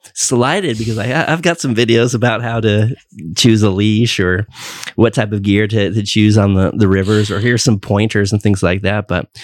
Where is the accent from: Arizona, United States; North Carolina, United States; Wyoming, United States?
North Carolina, United States; Asheville; Now we're from Asheville, and they were here to paddle with you.